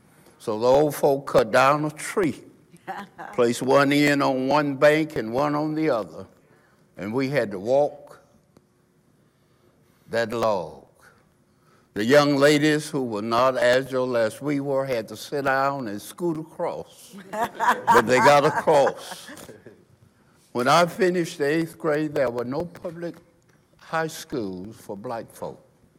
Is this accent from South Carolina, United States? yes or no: yes; Woodruff, South Carolina, United States; I came from Woodruff, South Carolina.